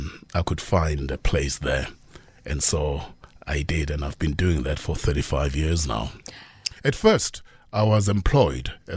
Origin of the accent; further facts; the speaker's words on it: Eswatini; also born or lived in Piet Retief, South Africa; So, I come from Swaziland. But just before I was born, as was the case with all my siblings, my mother would go to Pietretief, which is just across